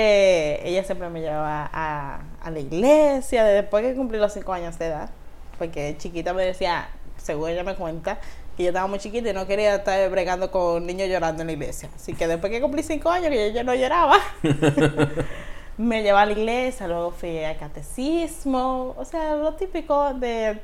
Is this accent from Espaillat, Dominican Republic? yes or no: no; Los Tocones, Santiago, Dominican Republic; born there; nació en una pequeña comunidad a las afueras de la ciudad llamada Los Tocones, de la que estoy muy orgullosa de pertenecer. Es una comunidad cerca de Villa González.